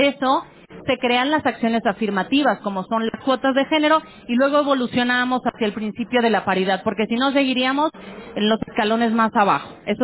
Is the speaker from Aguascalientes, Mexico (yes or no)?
yes; Aguascalientes, Mexico; soy originaria de Aguascalientes, vecina de Jalisco